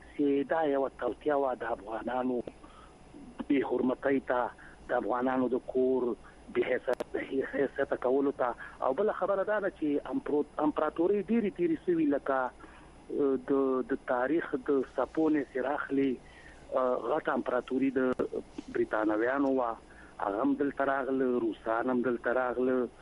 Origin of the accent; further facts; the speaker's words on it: Afghanistan; موږ افغانان یو اتفاق نه لرو